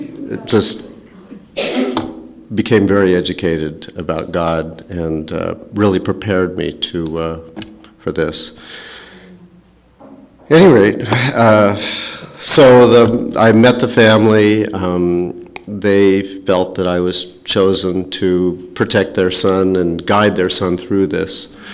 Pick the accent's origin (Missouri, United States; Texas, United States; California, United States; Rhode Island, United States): California, United States; Beverly Hills; I was raised Jewish in Beverly Hills, and not even raised Jewish, really no religion.